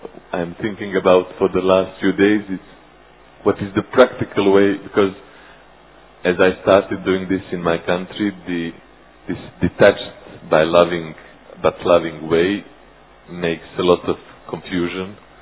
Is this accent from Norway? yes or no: no; Montenegro; I'm from Montenegro.